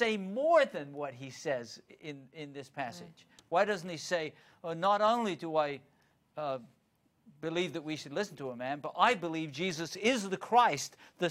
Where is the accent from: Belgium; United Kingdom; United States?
United Kingdom; England; Now, I grew up in England where pound was the currency.